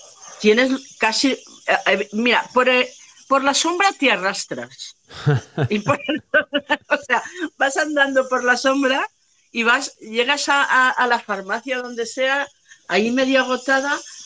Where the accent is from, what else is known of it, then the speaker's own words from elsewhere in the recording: Valencian Community, Spain; now in Valencia, Spain; yo no soy de Valencia. Soy de la Comunidad Valenciana